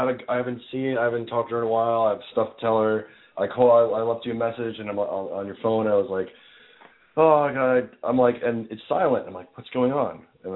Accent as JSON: {"language": "English", "town": "Lindenhurst", "region": "New York", "country": "United States", "said": "but she asked where I was from. And I said, and like, I was at Lindenhurst"}